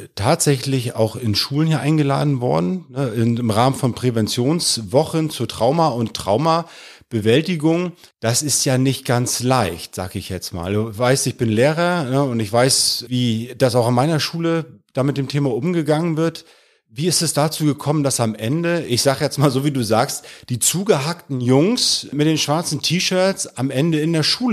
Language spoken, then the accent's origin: German; Germany; weil wir ja gerade als Deutsche doch immer sehr zurückgucken